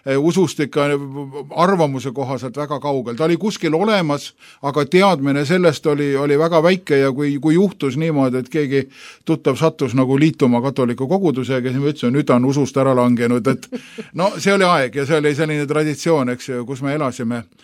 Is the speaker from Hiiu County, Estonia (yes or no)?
yes; Hiiu County, Estonia; Mina olen selline vabakirikliku taustaga inimene päris lapsepõlves peale. Hiiumaal sündinud ja üles kasvanud vanemad ja vanavanemad on olnud siis baptisti koguduse liikmed.